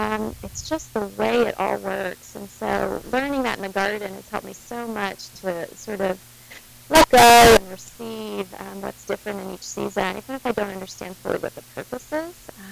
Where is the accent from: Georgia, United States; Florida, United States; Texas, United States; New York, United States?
Texas, United States; I grew up in Texas, and I don't know how many of your listeners might relate to this, but even as a child, I never felt quite like I belonged there.